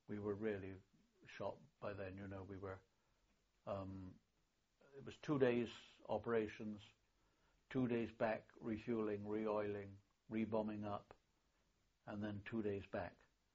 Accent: Bristol, South West England, United Kingdom; I'm from Bristol

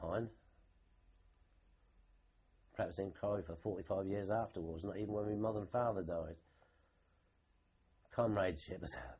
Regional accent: East of England, United Kingdom; we come from Norfolk

